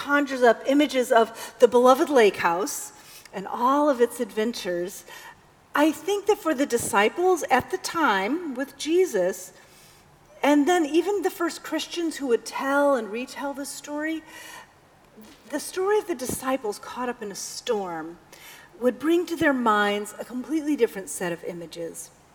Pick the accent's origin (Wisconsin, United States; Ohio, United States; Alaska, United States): Wisconsin, United States; I'm from the Midwest, and we have lakes galore out there. And I grew up with a lake place just 20 miles from our permanent home in Wisconsin